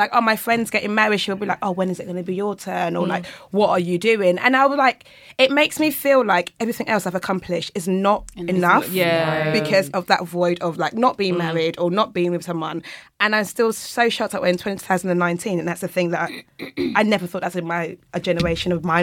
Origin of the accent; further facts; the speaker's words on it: Nigeria; So I'm Nigerian. So like my parents are like Nigerian and like 28... I'm 29.